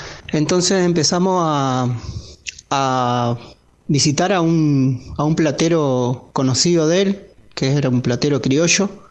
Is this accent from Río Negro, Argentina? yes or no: yes; Viedma, Río Negro, Argentina; born there; now in General Roca, Argentina; Mi tugun es de Viedma, Río Negro. Nací en Viedma y actualmente estoy viviendo en Fisquemenuco.